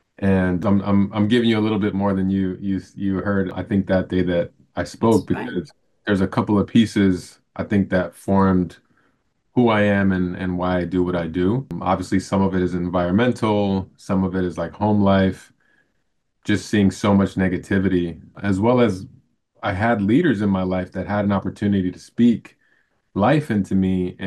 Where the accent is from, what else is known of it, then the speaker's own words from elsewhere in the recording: Chicago, Illinois, United States; Yeah. So I'm originally from Humboldt Park, Chicago. And for those of us that don't know what Humboldt Park is like, it's not the best area in the world, at least when I was growing up.